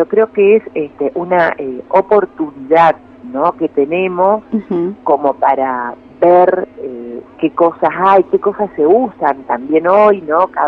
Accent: Paso de los Libres, Corrientes, Argentina; Somos dos artistas de Paso de los Libres.

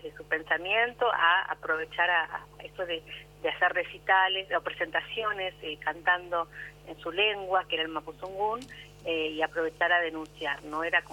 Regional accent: Patagonia, Argentina; inclusive siendo patagónica

